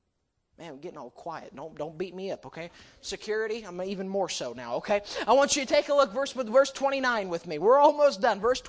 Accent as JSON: {"language": "English", "town": "Hillsboro", "region": "Ohio", "country": "United States", "tie": "born or raised there", "said": "When I was growing up, I grew up in Hillsboro, Ohio, and I was at a church there"}